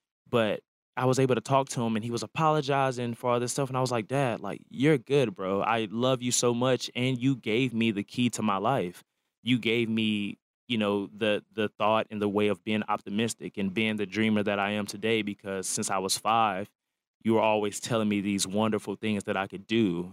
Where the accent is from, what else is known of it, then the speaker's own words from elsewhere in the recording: Houston, Texas, United States; But growing up in Houston, you know, you see a man who's like so beautiful and can do all those other things.